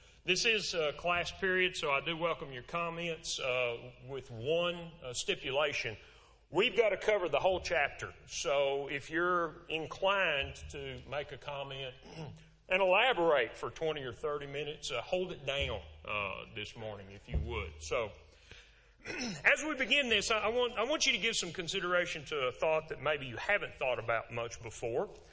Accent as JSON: {"language": "English", "town": "Lubbock", "region": "Texas", "country": "United States", "tie": "born or raised there", "said": "I grew up in West Texas before the age of television and computers and cell phone."}